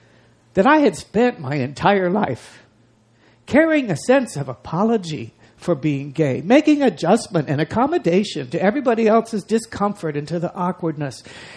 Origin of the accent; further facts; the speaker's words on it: Long Beach, California, United States; held these indelible, joyful memories of times growing up in Long Beach.